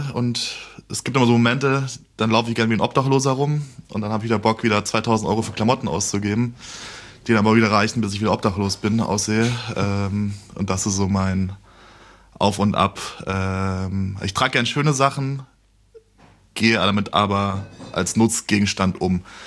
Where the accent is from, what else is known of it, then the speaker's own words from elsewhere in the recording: Munich, Bavaria, Germany; born there; now in Cologne, Germany; Ich komme aus München ursprünglich. Ich bin eigentlich nur für 2 Wochen nach Köln gekommen. Und aus 2 Wochen sind jetzt fast 13 Jahre